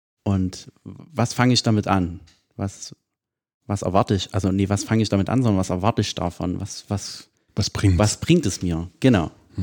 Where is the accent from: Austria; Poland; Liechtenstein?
Liechtenstein; Ich komme aus Liechtenstein